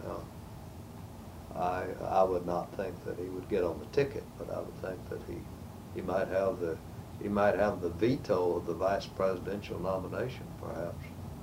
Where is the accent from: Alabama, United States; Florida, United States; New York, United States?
Alabama, United States; Andalusia; I am from Alabama and was born and reared in the most Wallace of Wallace country, which is Andalusia and its extremes in the far south part.